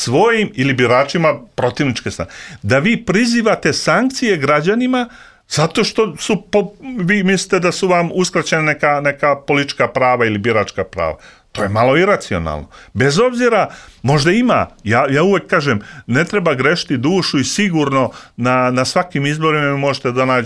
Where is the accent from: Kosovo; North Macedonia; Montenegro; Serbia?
Kosovo; Peć; Ja sam rođena u Peći, to je moje prebivalište.